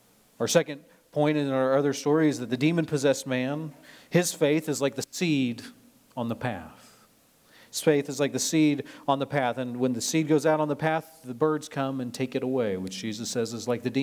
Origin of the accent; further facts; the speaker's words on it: Nebraska, United States; I grew up in Nebraska, which means I don't know anything about the water.